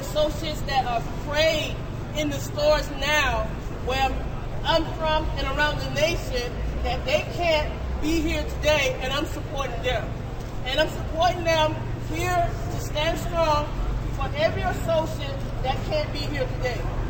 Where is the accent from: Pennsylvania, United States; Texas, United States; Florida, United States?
Florida, United States; Miami; I'm from Miami.